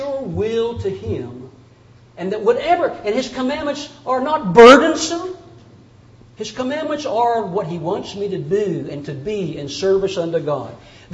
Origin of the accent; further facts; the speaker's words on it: Texas, United States; I was raised in Texas. You know how those Texans are.